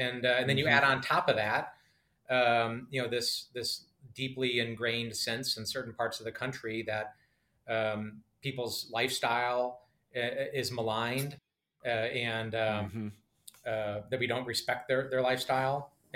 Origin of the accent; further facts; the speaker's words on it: Wisconsin, United States; I was raised in upper Midwest. I was born and raised in Wisconsin.